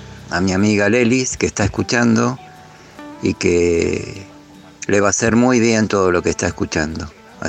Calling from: Merlo, San Luis, Argentina; de Merlo, San Luis.

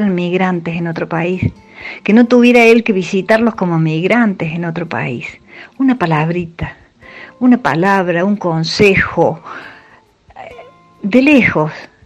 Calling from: Río Tercero, Córdoba, Argentina; de Río Tercero.

